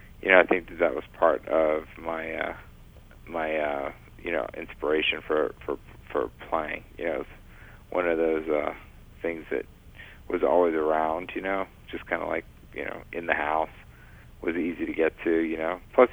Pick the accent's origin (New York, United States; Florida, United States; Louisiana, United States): Louisiana, United States; New Orleans; growing up in the French Quarter, and my first music teacher was Walter Payton when I was at McDonough 15.